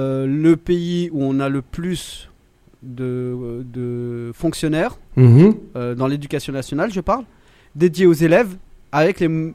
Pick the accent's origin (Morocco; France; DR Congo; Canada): France; Gros défaut chez nous en France.